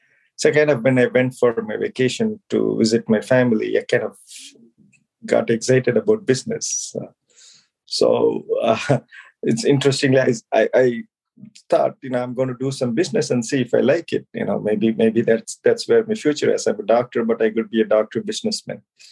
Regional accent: Kayalpatnam, Tamil Nadu, India; I'm originally from India. I'm from South India in a very small village called Kailpatnam. It's very close to the southern tip of India. Grew up in a small town, went to medical school for the first time in a big city called Chennai

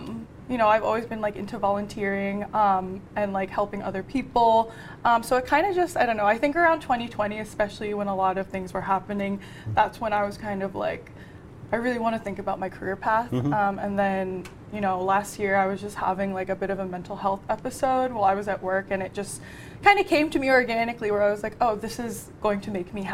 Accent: New Jersey, United States; now in Quincy, United States; I'm not originally from Quincy, but I do live in Quincy now.

